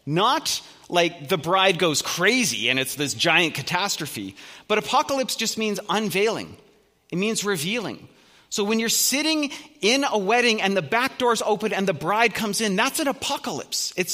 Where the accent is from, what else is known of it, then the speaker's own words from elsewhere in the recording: Edmonton, Alberta, Canada; Many of you will know this about me, but I am from Edmonton.